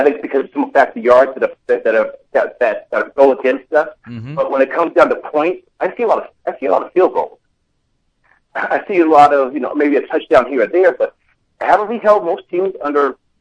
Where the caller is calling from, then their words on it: Tallahassee, Florida, United States; also born or lived in Georgia, United States; I moved from Georgia. Now I'm in Florida, in the outskirts of nowhere land again.